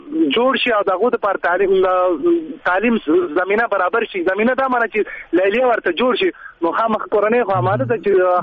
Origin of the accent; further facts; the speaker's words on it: Nuristan, Afghanistan; زه په خپل نورستاني یم زه په خپل نورستان کښې لوی شم ما په خپل نورستان تعلیم کړی دولسم نورستان نه فارغ یم ننګرهار پوهنتون نه فارغ یم